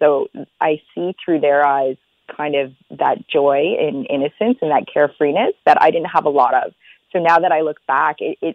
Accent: Ottawa, Ontario, Canada; You grow up in Ottawa, there's lots of snow, it's cold, you need a snowsuit.

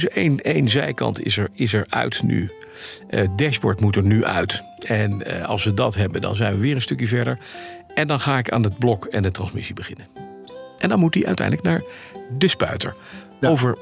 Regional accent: Heemstede, North Holland, Netherlands; Ik kom uit Heemstede, dat is in het westen.

